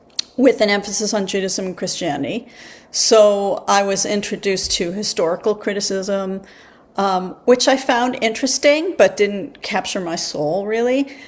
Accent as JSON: {"language": "English", "town": "Boston", "region": "Massachusetts", "country": "United States", "tie": "born or raised there", "said": "So in terms of my background, I grew up in the Boston area, kind of very liberal and also somewhat secular place."}